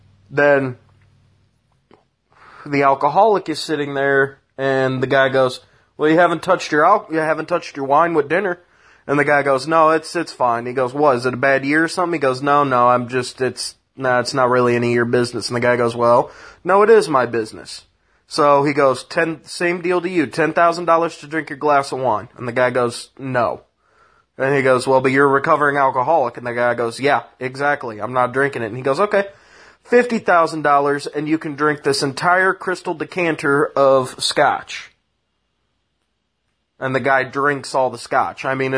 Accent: Midwest, United States; I'm goddamn American from the Midwest, yo.

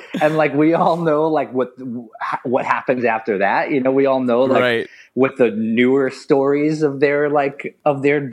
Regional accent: Queens, New York, United States; Yeah, I grew up in Queens and, it was pretty normal. I grew up in like an apartment, like a two bedroom apartment, me and my brother and my mom and dad.

